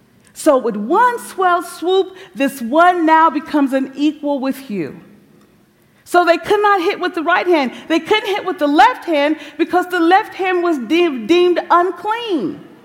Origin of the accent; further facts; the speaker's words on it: Kansas City, Missouri, United States; moved away; Growing up in Kansas City, Missouri, which is why I tried to convince myself that this snow is no big deal, but I grew up there, and then I left.